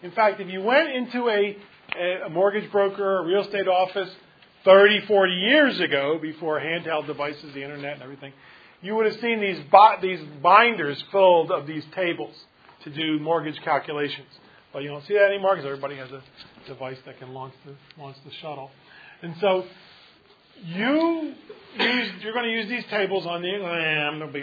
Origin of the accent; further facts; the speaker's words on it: Pennsylvania, United States; I'm from Pennsylvania. Pennsylvania is what it actually is. A good place to be from.